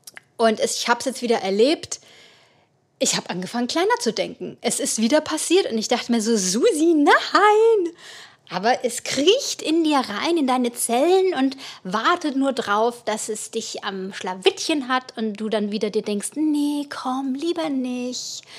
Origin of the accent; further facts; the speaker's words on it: Bavaria, Germany; da, wo ich herkomme, in meinem kleinen fränkischen Dorf